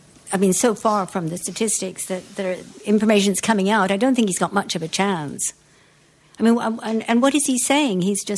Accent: Canada; also born or lived in Kenya; I grew up in Canada also, which is an ex-colony.

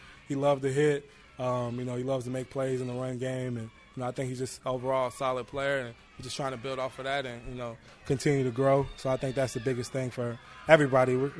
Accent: Tampa, Florida, United States; Tampa, Florida.

